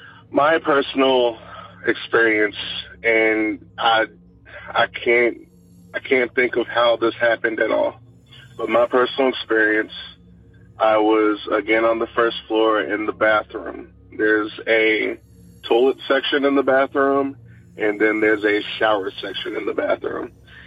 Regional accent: Lexington, Kentucky, United States; I am from Lexington, Kentucky.

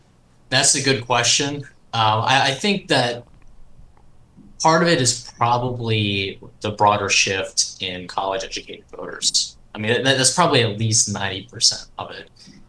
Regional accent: Georgia, United States; I grew up in metro Atlanta suburbs from Cobb County. Went to school up here in DC at American University.

